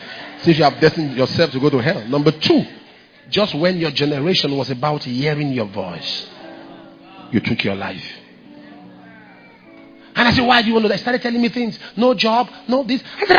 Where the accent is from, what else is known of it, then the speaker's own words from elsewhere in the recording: South Carolina, United States; also born or lived in Texas / Las Vegas / Los Angeles; now in Oakland, United States; See, that's why I relocated from South Carolina. I relocated. I went to Texas. Trouble. I said, okay, let me come to California. I went to Las Vegas. They almost killed me. So that's, I went to Los Angeles, problem. So that's why I came to Oakland.